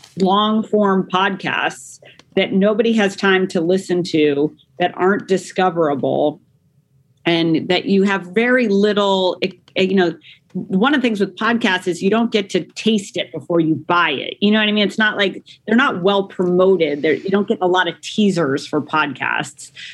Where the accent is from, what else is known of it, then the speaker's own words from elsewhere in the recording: Denver, Colorado, United States; born there; I was born in Denver, Colorado.